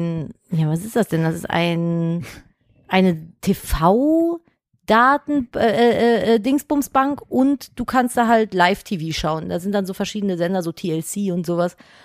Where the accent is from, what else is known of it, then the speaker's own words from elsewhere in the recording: Cologne, North Rhine-Westphalia, Germany; Aber auf jeden Fall beschissener als da, wo ich herkomme. Ich komme nämlich aus Köln.